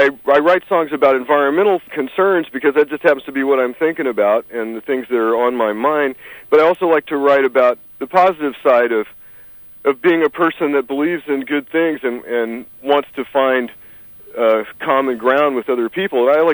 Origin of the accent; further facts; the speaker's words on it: Seattle, Washington, United States; That's right. We're from Seattle, and we've played around the Northwest.